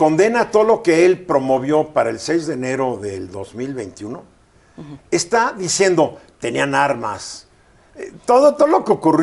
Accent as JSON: {"language": "Spanish", "country": "Mexico", "said": "No somos la India. Somos México."}